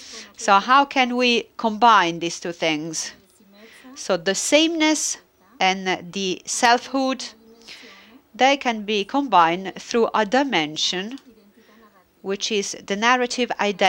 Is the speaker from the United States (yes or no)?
no; Uruguay; English is a second language; now in Argentina; I'm from Uruguay, but I live in Argentina.